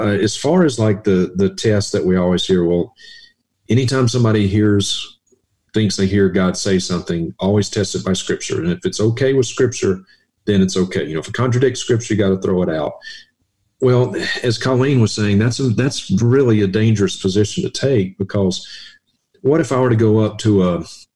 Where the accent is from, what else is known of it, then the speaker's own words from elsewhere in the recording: Mississippi, United States; now in Montana, United States; I grew up in Mississippi. I now live in Montana.